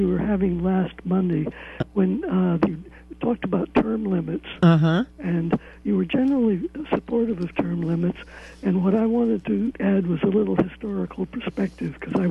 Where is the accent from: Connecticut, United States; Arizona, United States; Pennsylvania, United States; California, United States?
Connecticut, United States; at that time I was growing up in Connecticut and was in the same town as the national chairman of the Republican Party